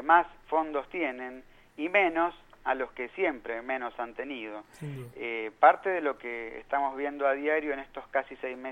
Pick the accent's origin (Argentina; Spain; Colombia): Argentina; a mí realmente como argentino no me sirve.